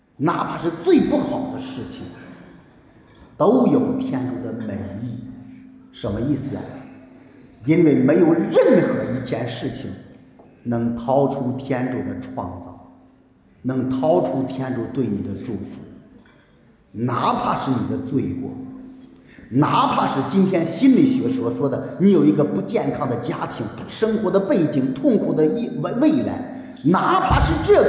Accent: China; 我们中国人很喜欢喝酒

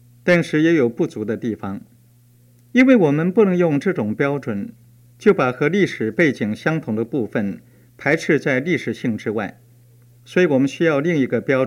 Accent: China; 这一点，我们中国人是最清楚的。

